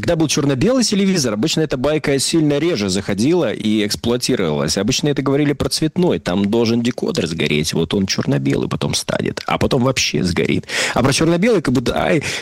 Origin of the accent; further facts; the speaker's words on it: Northern Kazakhstan, Kazakhstan; Я из Северного Казахстана.